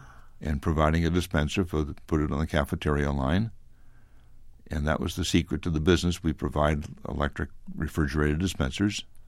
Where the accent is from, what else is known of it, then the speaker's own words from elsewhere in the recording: Medford, Massachusetts, United States; I grew up in Medford, a very modest background. I had one sister. We lived with our parents and a one-bedroom apartment up over a liquor store and a laundromat on Salem Street in Medford